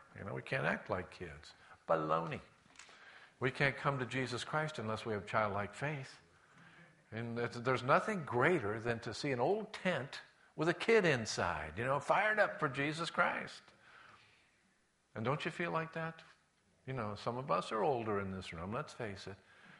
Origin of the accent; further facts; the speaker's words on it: La Puente, California, United States; I remember when I grew up in La Puente, there was a French-American bakery downtown La Puente